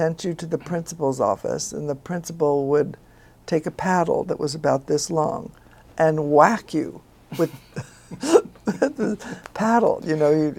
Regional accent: New York City, New York, United States; born there; Well, I was born in New York City

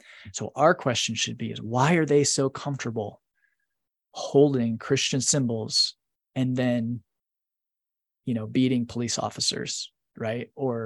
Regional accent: United States; I love being an American. I am thankful that I was born here.

